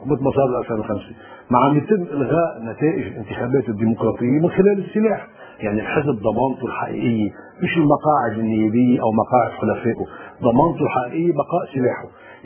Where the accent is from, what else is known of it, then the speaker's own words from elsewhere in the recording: Lebanon; انا عم بحكي انه نحن كلبنانيين نعلم، ندرك